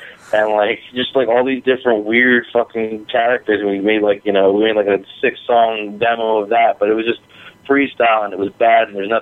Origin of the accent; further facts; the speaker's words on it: New York, United States; So, and growing up in New York, like, I grew up, you know, my brother's 10 years older than me